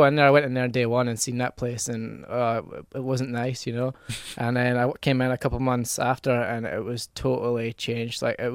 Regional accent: Stranraer, Scotland, United Kingdom; Like, growing up in Stranraer, I didn't really have much to ride. And I started BMX when I was 10 years old.

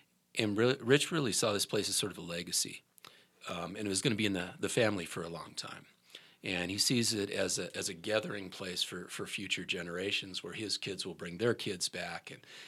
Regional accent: Boulder, Colorado, United States; And, you know, I'm from Boulder, so you have to be kind of careful how you say this.

